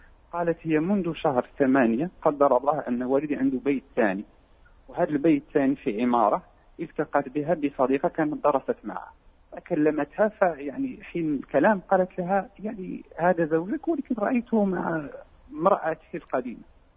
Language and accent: Arabic; Morocco; مع أن كبرنا في المغرب